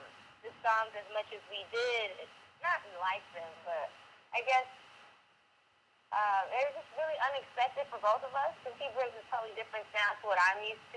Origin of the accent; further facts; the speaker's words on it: Inglewood, California, United States; I mean, I'm from the West Coast. I'm from Inglewood.